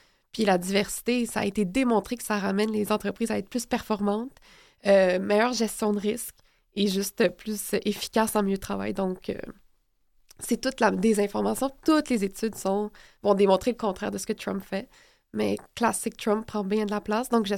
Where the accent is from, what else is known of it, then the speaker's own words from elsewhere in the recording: Montreal, Quebec, Canada; born there; Moi, je suis née ici à Montréal, versus mes parents qui ont juste un accent.